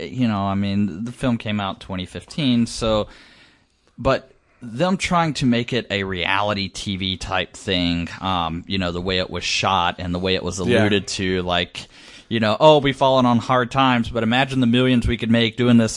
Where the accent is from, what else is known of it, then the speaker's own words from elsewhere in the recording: the South, United States; this may just be a growing up in the South thing